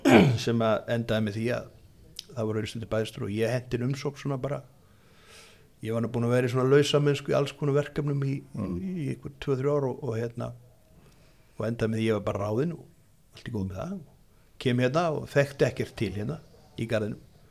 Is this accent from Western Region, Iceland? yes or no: yes; Ólafsvík, Western Region, Iceland; verandi utan að landi, eins og maður segir ég ólst upp í Ólafsvík og hérna er svona dreifbýlisstúta og bryggjupolli þaðan